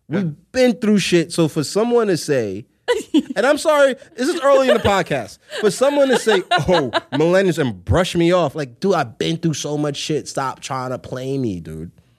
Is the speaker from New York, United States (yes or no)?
yes; Brooklyn, New York, United States; born there; I was born in Brooklyn. My family is from the Caribbean, specifically Trinidad and Tobago.